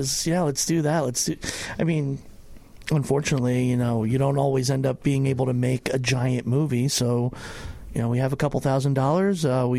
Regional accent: New York, United States; I was growing up in New York

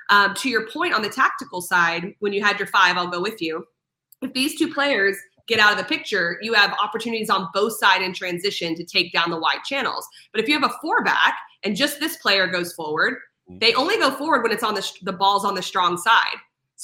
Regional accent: Dallas, Texas, United States; And it's my first game in my hometown in Dallas, so I've never called a Dallas game

